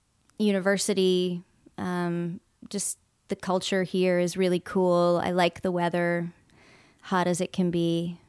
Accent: Annapolis, Maryland, United States; now in Austin, United States; I've been here for about 17 years, and prior to that, I grew up in Annapolis, Maryland, the Naval Academy.

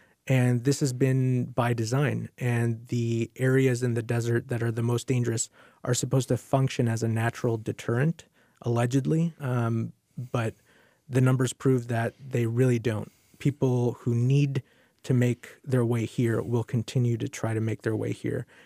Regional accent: Chicago, Illinois, United States; You know, in Chicago, we grew up very working class.

